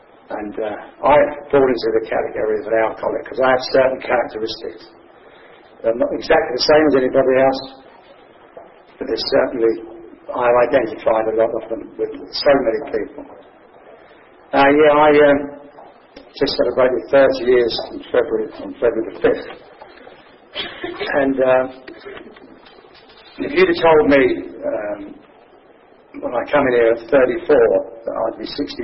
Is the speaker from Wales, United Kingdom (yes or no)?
yes; Wales, United Kingdom; I'm actually from Wales.